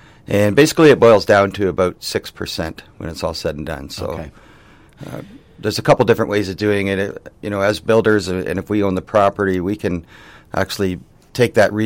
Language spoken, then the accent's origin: English; Colborne, Ontario, Canada; Born and raised in Colborne.